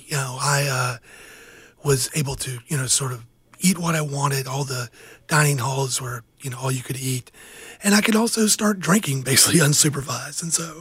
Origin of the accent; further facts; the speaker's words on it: Georgia, United States; I grew up in the Deep South down on the Georgia coast, and food was, for our family, wealth.